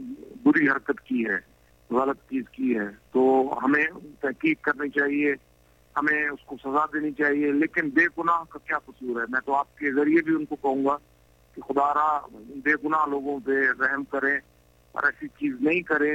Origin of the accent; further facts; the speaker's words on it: Ghotki, Sindh, Pakistan; دیکھیں, میرا ضلع ہے گھوٹکی